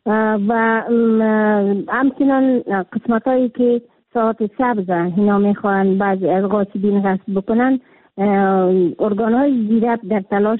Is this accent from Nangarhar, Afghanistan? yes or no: no; Kabul, Afghanistan; در شهر کابل، که خودم یک کابلی هستم